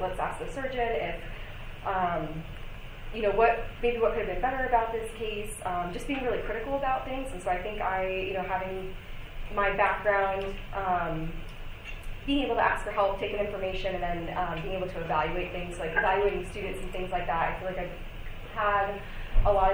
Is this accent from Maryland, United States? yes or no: yes; Maryland, United States; So this was where I grew up in Maryland.